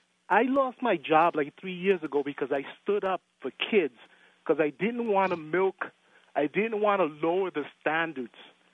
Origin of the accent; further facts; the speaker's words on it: New York City, New York, United States; Yes, I have, and I'm from the Bronx, and that's why I listened to you